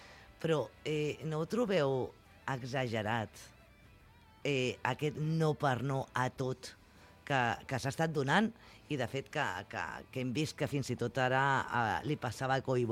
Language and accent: Catalan; Catalonia, Spain; jo com a catalana